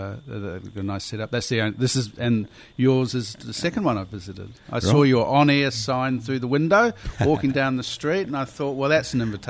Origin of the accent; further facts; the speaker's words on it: Upper Hutt, Wellington, New Zealand; So I grew up in Upper Hutt in near Wellington.